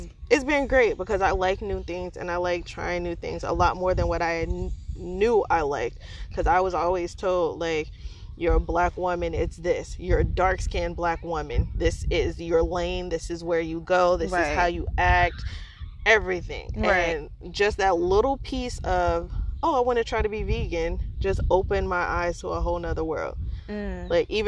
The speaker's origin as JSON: {"language": "English", "town": "Indianapolis", "region": "Indiana", "country": "United States", "said": "So I'm from Indiana, y'all. Indianapolis."}